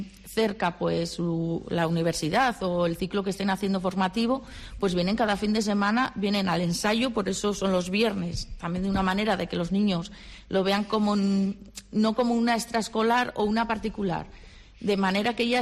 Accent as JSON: {"language": "Spanish", "town": "Líbano", "region": "Tolima", "country": "Colombia", "tie": "born or raised there", "said": "me he formado y he vuelto a Líbano. Claro, o sea, fíjate. Me he quedado aquí."}